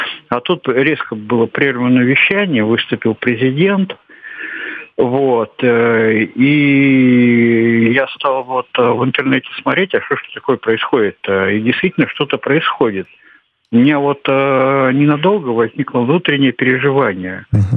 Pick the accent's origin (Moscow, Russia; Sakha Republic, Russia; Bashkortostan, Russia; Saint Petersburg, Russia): Saint Petersburg, Russia; Kronstadt; я из Кронштадта.